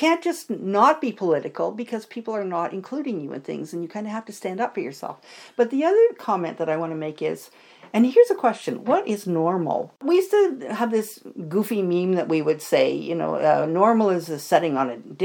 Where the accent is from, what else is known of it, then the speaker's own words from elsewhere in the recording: Kingston, Ontario, Canada; Now, I was raised in Kingston, Ontario, and when I was mid-20s, I think, this gay bar opened up.